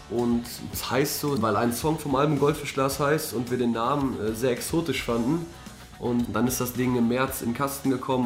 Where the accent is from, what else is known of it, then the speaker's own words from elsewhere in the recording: Brilon, North Rhine-Westphalia, Germany; ich bin der Sänger der Band und mit zwei anderen sind wir … wir kommen aus Brilon aus dem Sauerland. Das ist in NRW, ist eine sehr ländliche Region.